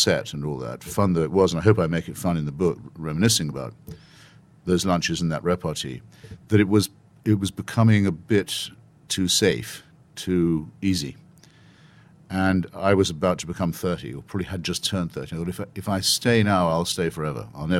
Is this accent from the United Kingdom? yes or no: yes; United Kingdom; now in United States; That's what I describe in my chapter about becoming an American is you can't shake being British, but you can, and you shouldn't want to, but you can transcend it.